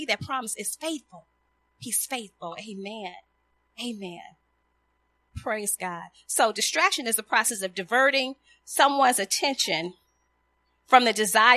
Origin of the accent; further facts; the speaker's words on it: Chicago, Illinois, United States; I grew up in Chicago, and from a young child, I took the city buses.